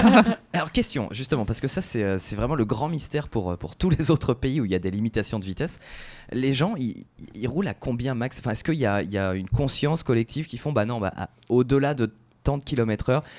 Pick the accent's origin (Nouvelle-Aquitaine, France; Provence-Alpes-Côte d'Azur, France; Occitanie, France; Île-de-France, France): Nouvelle-Aquitaine, France; Royan; moi j'ai grandi en fait à Royan, c'est pas loin de La Rochelle, si vous connaissez un peu le coin. Sauf que Royan, c'est quoi? C'est à une heure au sud de La Rochelle et c'est vraiment à l'embouchure de l'estuaire de la Gironde.